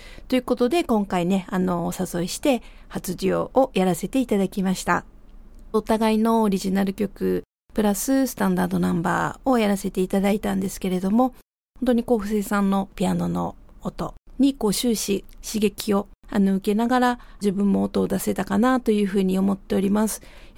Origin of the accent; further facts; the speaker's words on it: Kobe, Hyogo, Japan; 私が神戸出身なんですけれども